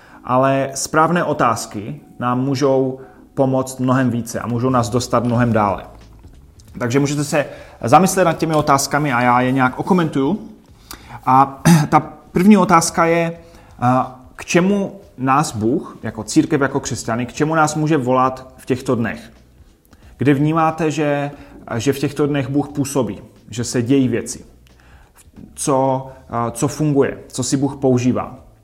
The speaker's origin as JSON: {"language": "Czech", "town": "Havířov", "region": "Moravian-Silesian Region", "country": "Czechia", "said": "jsem z Havířova a dneska bych se rád podíval na několik otázek"}